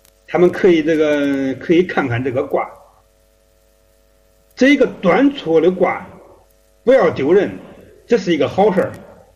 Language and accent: Chinese; Anyang, Henan, China; 因为我们这儿的河北离安阳非常近，我老家都属于安阳的。为啥？因为那说话像安阳的。